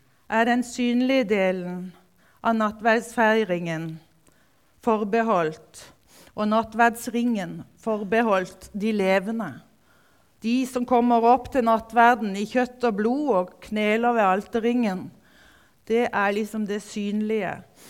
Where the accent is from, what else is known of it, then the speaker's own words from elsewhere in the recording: Tveit, Agder, Norway; i den tiden hvor jeg vokste opp i Tveit, som ungdom i hvert fall